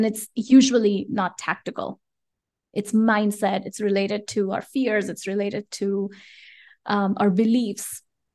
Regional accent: India; and we're originally from India, so we'll spend a chunk of time in India

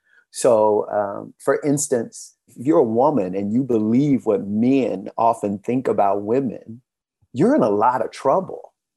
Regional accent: Louisiana, United States; I'm from Louisiana.

